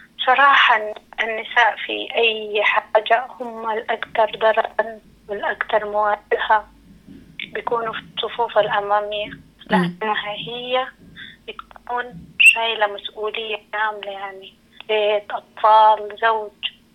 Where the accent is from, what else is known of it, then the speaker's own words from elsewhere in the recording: El Geneina, West Darfur, Sudan; من مواليد الجنينة. اتولدت وتربيت في الجنينة.